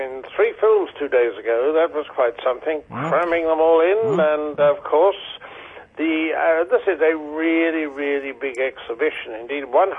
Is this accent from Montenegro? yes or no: no; South Africa; now in United Kingdom; in 1972, it was the year I came over from South Africa